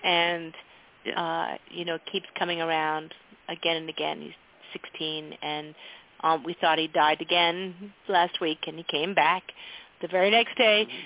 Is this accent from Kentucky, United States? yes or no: no; Colorado Springs, Colorado, United States; And I'm here I am in my hometown of Colorado Springs.